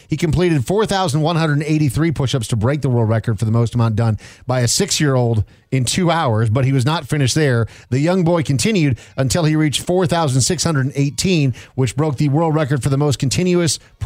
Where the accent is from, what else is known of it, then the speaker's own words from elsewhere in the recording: Minnesota, United States; I mean, I grew up in Minnesota as a kid when they won the series in 87 and 91.